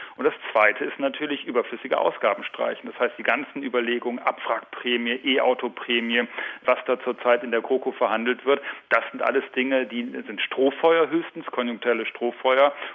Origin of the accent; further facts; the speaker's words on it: Lower Saxony, Germany; Ich komme ja aus Niedersachsen und kenne die Probleme, die wir auch da in der Vergangenheit hatten.